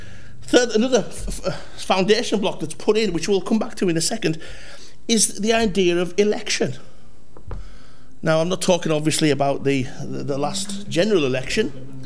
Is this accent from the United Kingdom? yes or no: yes; North West England, United Kingdom; when I was growing up in Cumbria, all things meant all things.